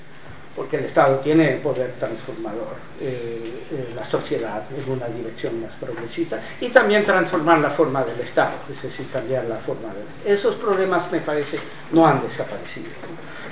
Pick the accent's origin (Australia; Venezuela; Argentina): Venezuela; Caracas, Capital District; born there; yo no nací en Estados Unidos, nací en Caracas, soy ciudadano venezolano por el hecho de haber nacido en Caracas